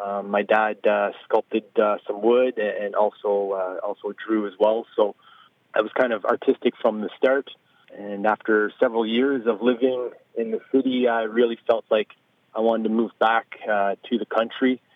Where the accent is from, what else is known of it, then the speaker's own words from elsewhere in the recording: Bristol, Quebec, Canada; So I grew up in the Pontiac. More precisely, I grew up in Bristol. My parents have a farm there, 350 acres.